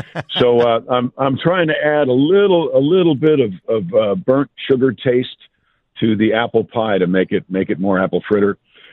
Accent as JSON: {"language": "English", "town": "Mount Kisco", "region": "New York", "country": "United States", "said": "I'm from Mount Kisco. I'm just from across the Tappan Zee."}